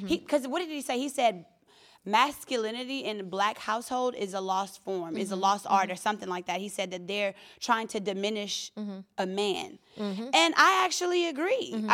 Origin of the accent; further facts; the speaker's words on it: the South, United States; and I'm from the South, so these are, like, manly things that have been, like, instilled in me and that I've seen growing up